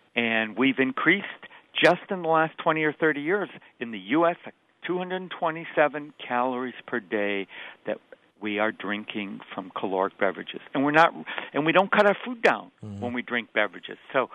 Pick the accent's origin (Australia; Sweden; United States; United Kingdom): United States; Wisconsin; So, by the way, I'm a Midwesterner by birth. I spent most of my life in Wisconsin.